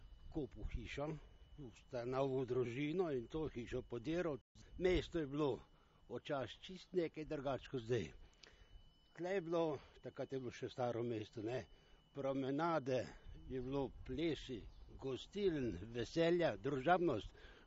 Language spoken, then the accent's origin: Slovenian; Novo Mesto, Southeast Slovenia, Slovenia; rodil sem se v Kandiji, še stari Kandij, sem star Kandijan reprični. Že skoraj edna je starejši, ko so se pomrli. Tam sem živel do svojega leta, ko sem se poročil